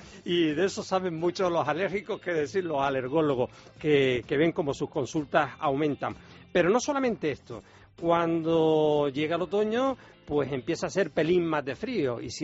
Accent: Canary Islands, Spain; a mí que me gusta tanto el sol, siendo canario

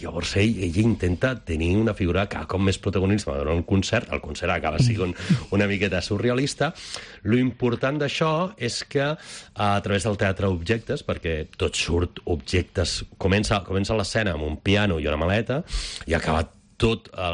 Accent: Barcelona, Catalonia, Spain; Barcelona, que és la meva ciutat natal

